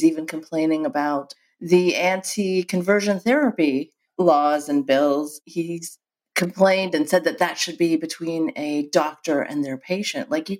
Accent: Saudi Arabia; So I am an ex-Muslim. I grew up in Saudi Arabia.

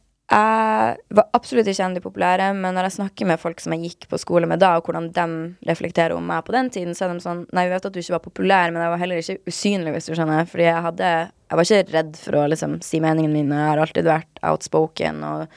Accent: Harstad, Troms, Norway; Jeg er oppvokst litt utenfor Harstad, i en bygd, sånn bygd på den nivåen at man basically ikke har en nabo, og at du har ingen du bare kan gå og leke til

